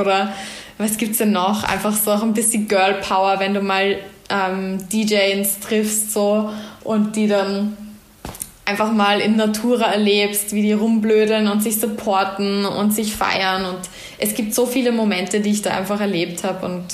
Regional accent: Vienna, Austria; Also ich bin gebürtige Wienerin, habe aber starke Wurzeln eben nach Salzburg durch meine Familie.

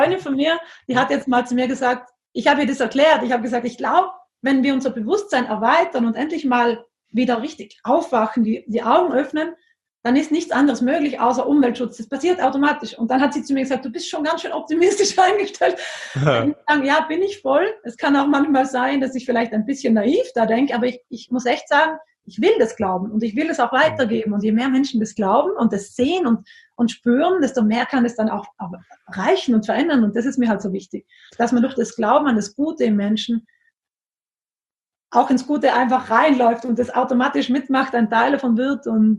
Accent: Trentino-Alto Adige, Italy; Also ich bin ja aus Südtirol, habe aber angefangen zu tauchen vor 10 Jahren.

